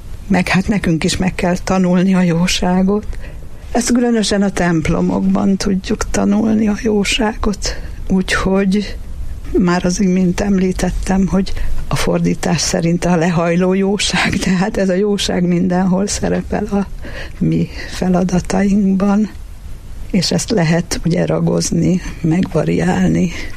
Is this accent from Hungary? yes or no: yes; Miskolc, Borsod-Abaúj-Zemplén, Hungary; also born or lived in Budapest; mert én Miskolcon születtem, a szülővárosom, ezen túl pedig bár éltem 20 évig a fővárosban, és hazajöttem.